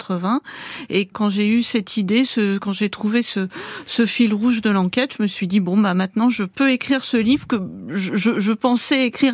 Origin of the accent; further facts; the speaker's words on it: France; j'ai grandi en France